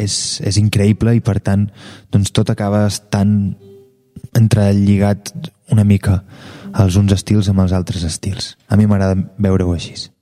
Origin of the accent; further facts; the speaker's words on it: Banyoles, Catalonia, Spain; perquè jo he crescut a Banyoles